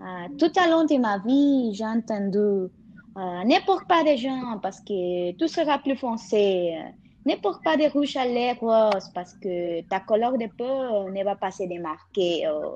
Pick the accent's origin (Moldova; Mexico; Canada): Mexico; Cancún, Quintana Roo; French is a second language; j'ai 20 ans, je suis mexicaine, je vis actuellement à Cancun. J'ai vécu là toute ma vie.